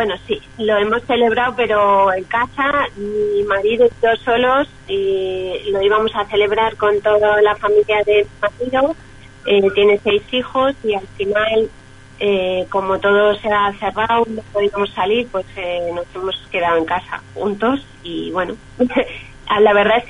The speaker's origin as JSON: {"language": "Spanish", "country": "Spain", "tie": "born there", "said": "mi familia, mi abuela vino de Alemania y se fue a España. Nací en España, sabía que era judía, pero no era. No practicaba ni era religiosa."}